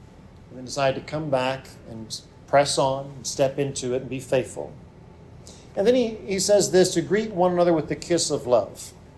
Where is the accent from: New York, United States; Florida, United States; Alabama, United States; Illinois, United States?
Alabama, United States; I'm from Alabama. My wife is from Oregon.